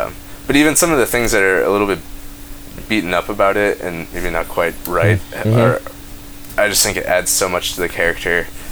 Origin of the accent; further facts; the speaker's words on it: Madison, Wisconsin, United States; Yeah, I'm from Madison originally.